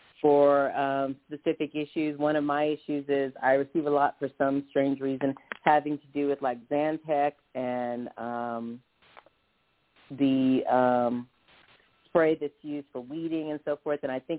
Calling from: Denver, Colorado, United States; Yeah, I'm calling from Denver, Colorado

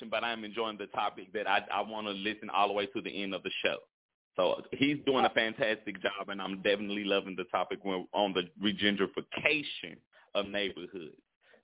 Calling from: Shreveport, Louisiana, United States; calling from Shreveport, Louisiana.

